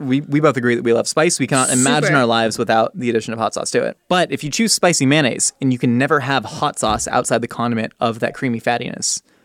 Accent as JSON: {"language": "English", "region": "California", "country": "United States", "tie": "born or raised there", "said": "growing up in California, the pizza was not good enough to not have ranch dressing"}